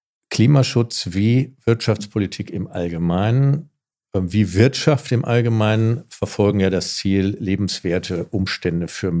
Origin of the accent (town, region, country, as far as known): Germany